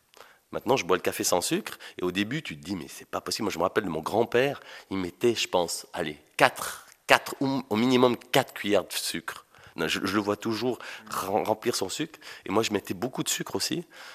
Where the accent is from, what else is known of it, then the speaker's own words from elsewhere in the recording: Valais, Switzerland; now in Morges, Switzerland; On est au bord du lac, moi j'habite Morges, je suis un Valaisan expatrié.